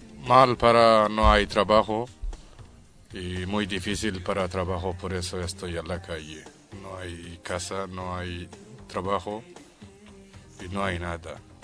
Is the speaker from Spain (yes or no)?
no; Bangladesh; Spanish is a second language; Estoy de Bangladesh.